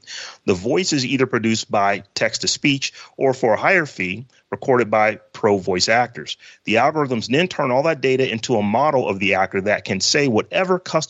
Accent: Warren, Ohio, United States; I'm from Warren, Ohio. Lordstown is the biggest plant there, and automation is a big deal.

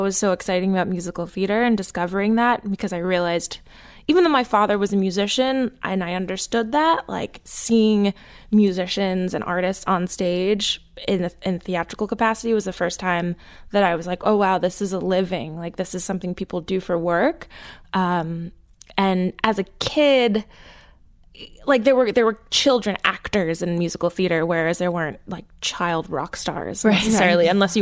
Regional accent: New Jersey, United States; Because growing up in Jersey, like in high school, everybody's like, oh

